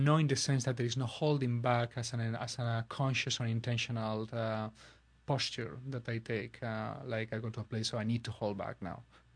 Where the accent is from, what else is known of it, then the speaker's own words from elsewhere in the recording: Barcelona, Catalonia, Spain; English is a second language; I'm an Scorpio. I'm from Barcelona. I'm a hot-blooded Spaniard.